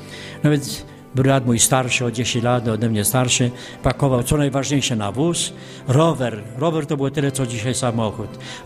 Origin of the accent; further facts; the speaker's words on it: Silesian Voivodeship, Poland; To był poniedziałek krwawy mojej wiosce tu pod Częstochową.